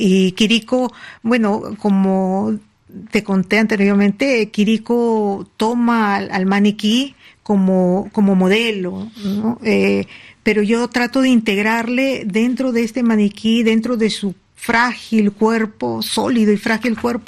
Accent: Lima, Peru; moved away as an adult; also born or lived in Amazonas / Trujillo; Yo nací en Lima. Viví muchos años ahí, estuve hasta los 22 terminando mis estudios y posteriormente pasé a Amazonas. Viví otros años, pero hice mis estudios en Trujillo

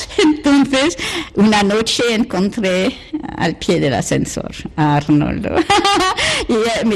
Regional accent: Normandy, France; Spanish is a second language; moved away; yo soy francesa de Normandía.

